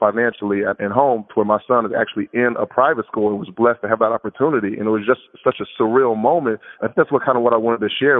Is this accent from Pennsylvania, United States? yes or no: no; Leavenworth, Kansas, United States; I'm originally from Leavenworth, Kansas, which is pretty much known for the federal penitentiary.